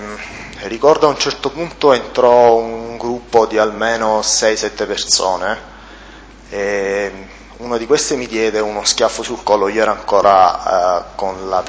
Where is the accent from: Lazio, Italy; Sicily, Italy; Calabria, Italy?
Calabria, Italy; Reggio Calabria; Sei tu quello di Reggio? E io gli dissi sì.